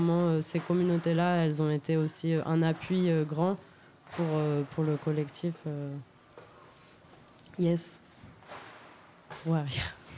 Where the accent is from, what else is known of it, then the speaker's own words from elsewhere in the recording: Hauts-de-France, France; moi, je suis franco-colombienne, mais j'ai grandi en Picardie